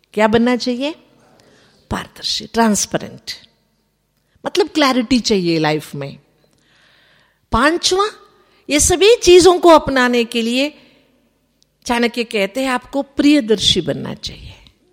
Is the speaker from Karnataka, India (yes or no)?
yes; Karnataka, India; हमारे यहां, मैं कर्नाटक से आती हूं, हमारे यहां कर्नाटक में किसी गांव में